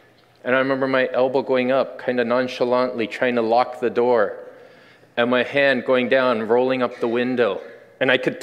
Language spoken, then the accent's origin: English; Ontario, Canada; now in Vancouver, Canada; I grew up mostly in Ontario before I moved out here to go to Regent College for seminary.